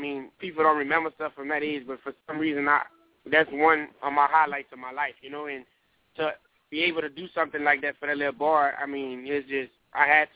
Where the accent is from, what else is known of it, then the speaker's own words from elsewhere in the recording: Louisiana, United States; We call Flying Solo Riders, and we're from Bracketo, Louisiana.